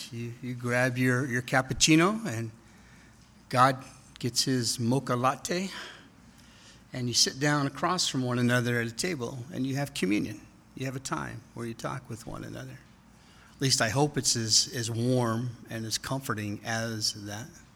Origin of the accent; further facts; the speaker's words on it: Brooklyn, New York, United States; I'm from Brooklyn, what can I say?